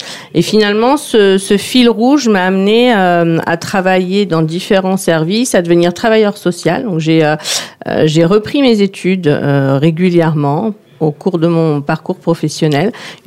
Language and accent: French; Argenteuil, Île-de-France, France; moi, j'ai grandi à Argenteuil. Je dois beaucoup à la mixité sociale que représentait cette ville dans les années 80.